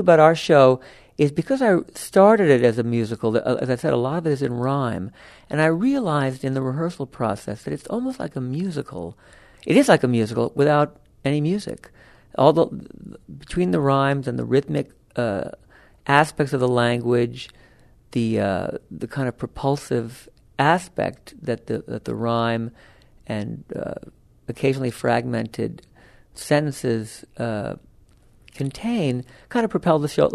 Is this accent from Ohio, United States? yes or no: no; Los Angeles, California, United States; I grew up in Los Angeles, and there was a radio program called Broadway Showtime.